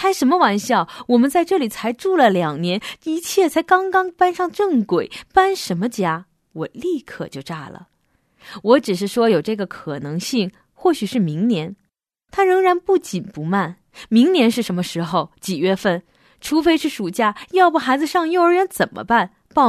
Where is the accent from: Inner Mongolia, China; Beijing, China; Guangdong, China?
Beijing, China; 丈夫是福州人，我是北京人。2003年我们在温哥华的一间教会相识